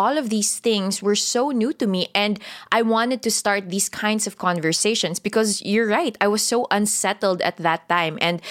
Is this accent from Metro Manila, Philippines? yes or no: yes; Manila, Metro Manila, Philippines; English is a second language; And I grew up in Tondo, Manila. You know, I grew up in Tondo, Manila. I didn't know how to speak in English until I was 7 or 8 years old.